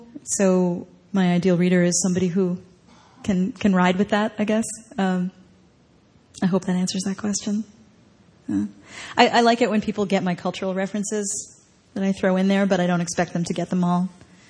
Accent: New York City, New York, United States; Because also growing up in New York City and living in Brooklyn, in South Brooklyn, for a really long time, I just left Flatbush.

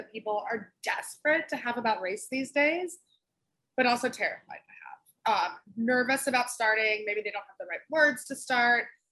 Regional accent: Yardley, Pennsylvania, United States; I grew up in Philly, or right outside Philly, in Yardley, in Bucks County. Pretty white suburb.

